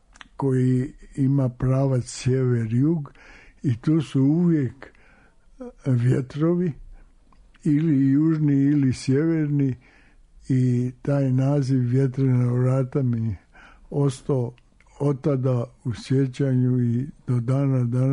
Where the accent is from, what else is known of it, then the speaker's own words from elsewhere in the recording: Sarajevo, Federation of Bosnia and Herzegovina, Bosnia & Herzegovina; born there; ja sam rođen u Sarajevu i kao mladići išli smo često na Bjelašnicu preko Igmana